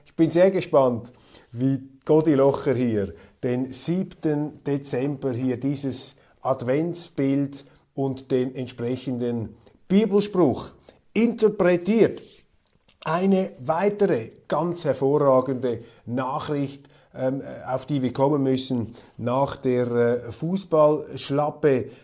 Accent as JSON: {"language": "German", "country": "Switzerland", "said": "ein Auftritt des Captains, der einen schämen lässt, sich schämen lässt als Schweizer."}